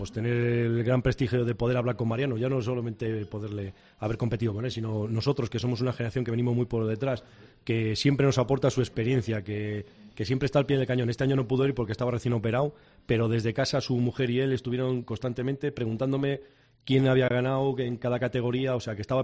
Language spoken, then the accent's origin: Spanish; Germany; Spanish is a second language; now in Spain; Bueno, yo no soy español de nacimiento, soy alemán, y yo en aquel momento estaba allí. Yo era un niño que vivía allí